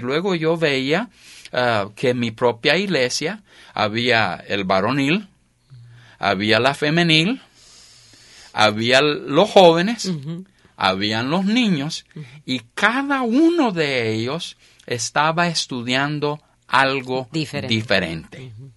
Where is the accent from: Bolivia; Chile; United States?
United States; first language Spanish; Yo soy americano, yo hablo español. Y el español es mi primer idioma.